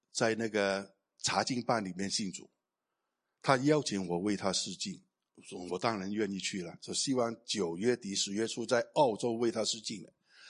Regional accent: Hong Kong; 特别是我们香港人啊，广东人

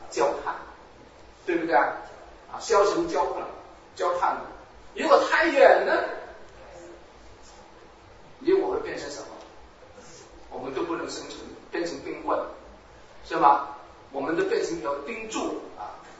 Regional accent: Hong Kong; now in Canada; 我以前呢是从香港来的，对这个四季呢没有什么感觉。你知道香港啊，差不多一年365天都是夏天，啊，都是热的要死。啊，来到加拿大之后呢

